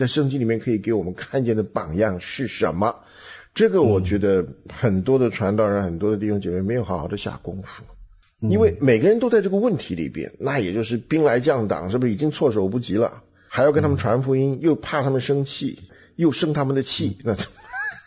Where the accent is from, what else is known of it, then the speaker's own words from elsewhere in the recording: China; 到底我们中国人讲的一些的孝道